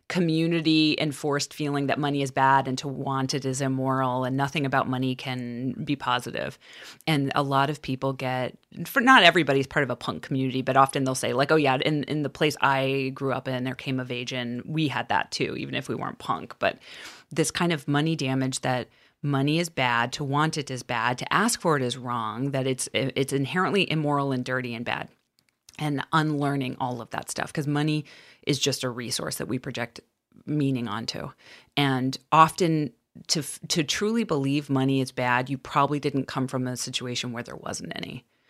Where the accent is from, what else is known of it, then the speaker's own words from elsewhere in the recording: Los Angeles, California, United States; But growing up in Los Angeles, where it's like you're seeing extreme poverty to the biggest wealth in the country.